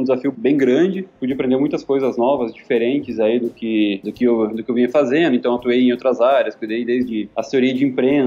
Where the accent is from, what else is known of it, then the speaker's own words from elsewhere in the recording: Guarapuava, Paraná, Brazil; Eu sou de Guarapova, que é uma cidade aqui do interior.